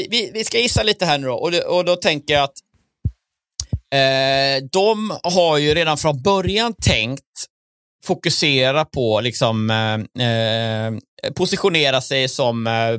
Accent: Kalmar, Kalmar County, Sweden; att jag är från Kalmar

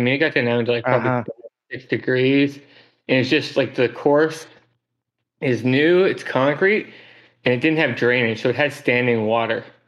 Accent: West Coast, United States; I'm from the West Coast. I'm used to rain.

